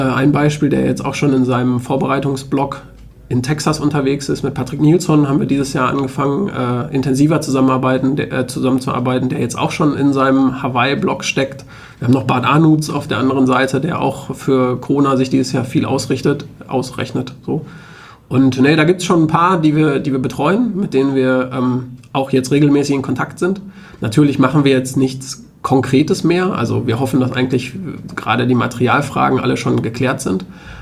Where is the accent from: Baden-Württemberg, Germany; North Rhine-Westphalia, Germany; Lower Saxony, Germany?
North Rhine-Westphalia, Germany; now in Münster, Germany; Ich komme selber aus dem Ruhrgebiet